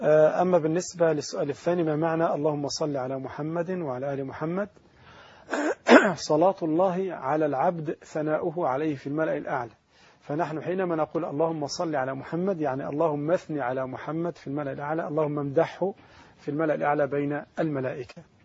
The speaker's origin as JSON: {"language": "Arabic", "country": "Egypt", "said": "أو أي أحد من مشايخ العلماء الأجلاء المشهورون عندنا في مصر"}